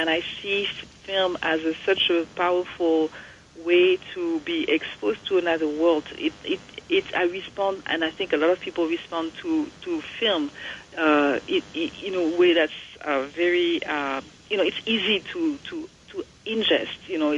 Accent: France; growing up in France. You know, France is I was born in France. My father is from Mali.

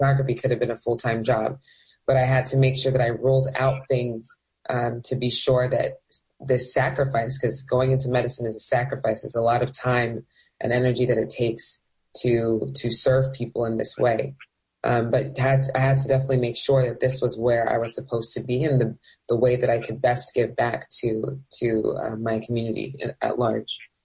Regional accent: Nigeria; You know, I'm Nigerian, so I will say my parents were really trying to push that into our heads at a young age.

